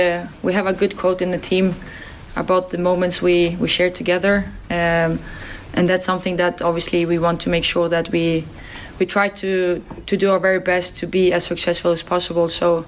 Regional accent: Sweden; English is a second language; You know I'm from Sweden. You need to speak slowly.

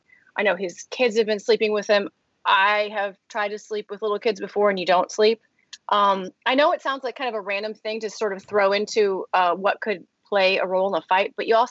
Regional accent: Midwest, United States; I mean, I'm from the Midwest.

